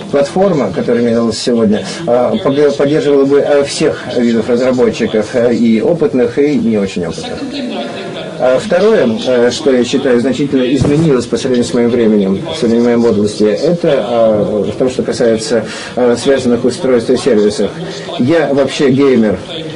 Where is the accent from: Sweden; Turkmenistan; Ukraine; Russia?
Sweden; Russian is a second language; Я сам из Швеции.